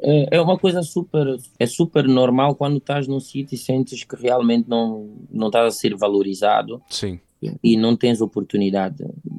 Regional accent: São Tomé & Príncipe; moved away as an adult; nós como jovens saímos lá de São Tomé para com os mesmos objetivos.

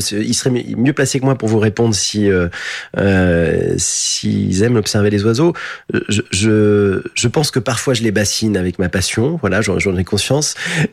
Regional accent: Île-de-France, France; Oui, c'est-à-dire que moi, je suis un citadin. J'habitais dans les Hauts-de-Seine. Voilà, je suis originaire des Hauts-de-Seine

